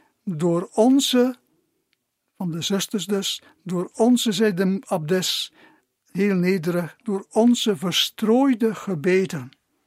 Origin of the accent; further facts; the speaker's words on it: Gistel, West Flanders, Belgium; Ik ben van Gisterli dus, je weet dat misschien al. En ik ben opgegroeid in de Sint-Godelieve-abdij van Gisterli. We woonden daar tegen